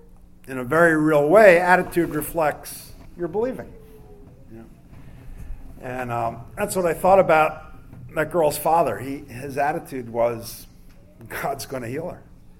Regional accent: Brooklyn, New York, United States; accent: New York; I grew up in New York, so I was thinking about this day. I was born in Brooklyn, and it took me 20 years to get rid of my New York accent.

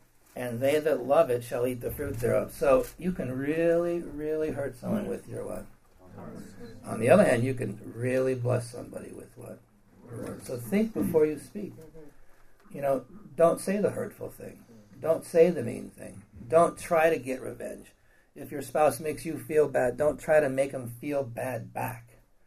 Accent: Montana, United States; But that's just my opinion. Because I'm from Montana.

